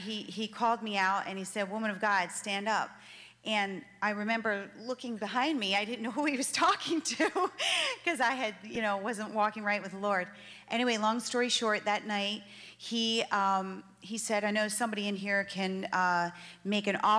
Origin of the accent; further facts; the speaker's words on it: Fort Lauderdale, Florida, United States; I'm from Fort Lauderdale.